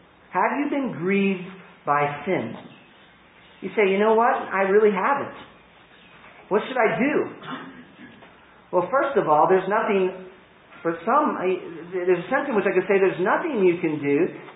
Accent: United States; One of the strange things about my culture, being an American, is that even when we're sad, we're supposed to pretend we're happy.

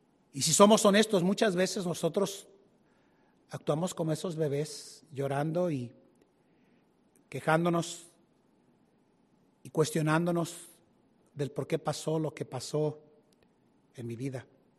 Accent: Colombia; moved away; yo sé que muchos de ustedes saben la razón del por qué yo salí de Colombia

